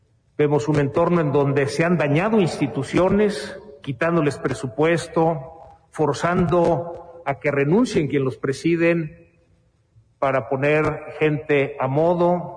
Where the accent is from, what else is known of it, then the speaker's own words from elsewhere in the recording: Mexico; Siento un profundo dolor como mexicano